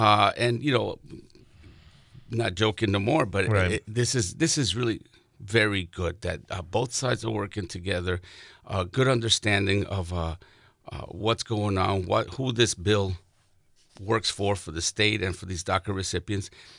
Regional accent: Colombia; now in United States; you know, I came from Colombia. My family came from Colombia. We've gone through years of terrorist activity by the guerrillas and Pablo Escobar and the cartels and everything.

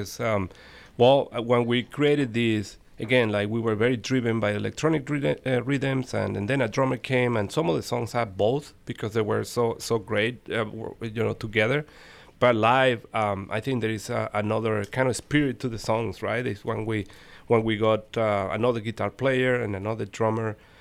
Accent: Venezuela; but I grew up in Venezuela, but listening to rock music and pop and electronic music.

